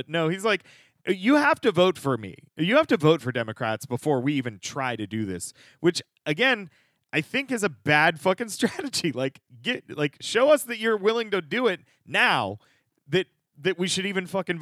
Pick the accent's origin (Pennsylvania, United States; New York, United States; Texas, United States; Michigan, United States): Pennsylvania, United States; Like, so we're from Pennsylvania, Randy.